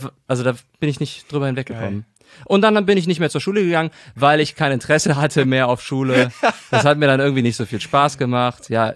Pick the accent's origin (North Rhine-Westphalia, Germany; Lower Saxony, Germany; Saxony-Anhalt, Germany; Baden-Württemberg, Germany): North Rhine-Westphalia, Germany; Cologne; in Ihrefeld hier und dann auch groß geworden in Ihrefeld. War immer mal ein bisschen weg, dann war ich mal in Amerika, dann war ich mal in Spanien, aber immer, weil ich wusste, ich komme zurück